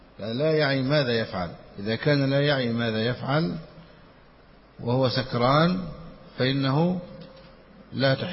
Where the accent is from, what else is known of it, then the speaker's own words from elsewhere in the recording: Egypt; والطعام الذي عندنا في مصر يسمى الفسيخ والسردين